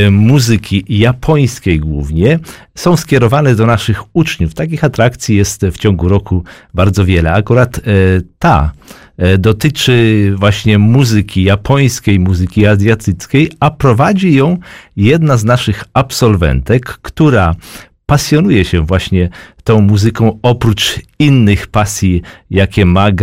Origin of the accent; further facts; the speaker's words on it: Łódź Voivodeship, Poland; Zresztą drogę tą znam bardzo dobrze, jako że pochodzę z tych terenów